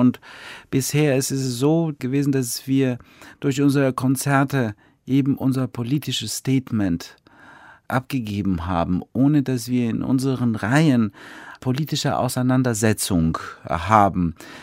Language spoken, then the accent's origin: German; Albania; moved away; Ich bin in Albanien geboren und habe dort bis 98 gelebt